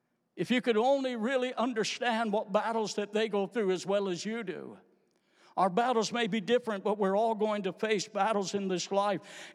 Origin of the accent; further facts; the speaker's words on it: Louisiana, United States; This morning, as I come from Louisiana, I come to visit my family